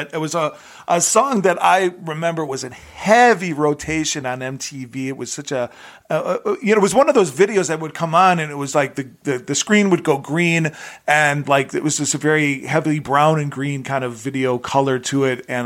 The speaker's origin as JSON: {"language": "English", "region": "London", "country": "United Kingdom", "also_born_or_lived": "New York", "lives_now": "Los Angeles, United States", "said": "Like, L.A. is my home, but I'm also a New Yorker, and I'm also from London."}